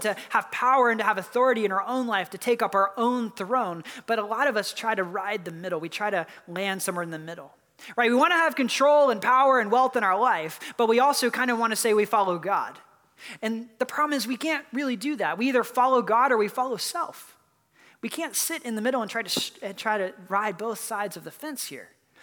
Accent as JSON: {"language": "English", "region": "North Carolina", "country": "United States", "tie": "born or raised there", "moved": "as an adult", "said": "I grew up in North Carolina, a very conservative family, and I decided to go about 1,000 miles away to college."}